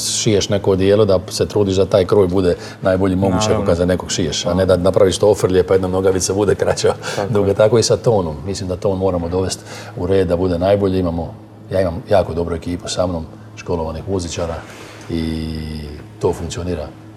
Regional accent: Dalmatia, Croatia; Ja sam Dalmatinac, mi smo svi generalno malo nervozniji tipovi koji ne možemo sjediti baš.

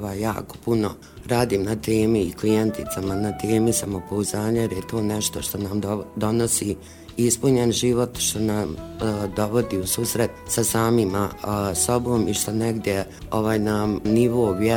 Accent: Zenica, Federation of Bosnia and Herzegovina, Bosnia & Herzegovina; Rođena sam u Zenici, završila sam osnovnu i srednju školu u Zenici, medicinski fakultet u Sarajevu, a nakon fakulteta sam radila kao liječnica u općoj praksi Doma zdravlja Zenica i čekala specijalizaciju

